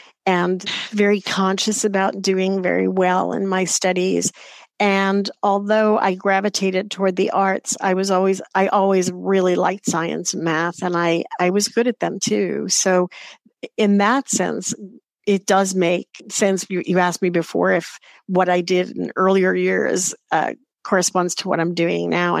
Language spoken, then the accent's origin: English; New York City, New York, United States; I grew up in New York City, so I had a lot of exposure to theater as a young person.